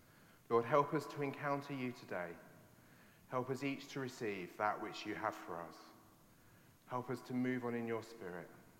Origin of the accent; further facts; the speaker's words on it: East of England, United Kingdom; growing up in Essex, where as a boy, as a teenage boy, you'd be lucky to get